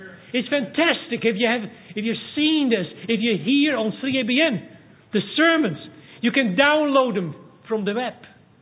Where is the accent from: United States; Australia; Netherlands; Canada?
Netherlands; I'm from the Netherlands.